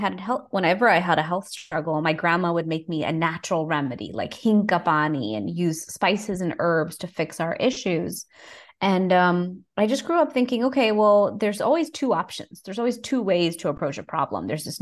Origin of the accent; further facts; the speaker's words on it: Houston, Texas, United States; Well, I grew up in Houston, Texas, and I'm Indian through my family and American by birth.